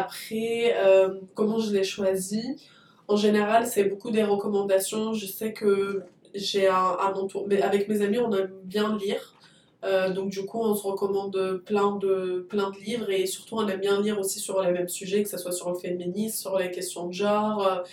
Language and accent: French; Tunisia; mais moi en tant que Tunisienne, je m'y reconnais aussi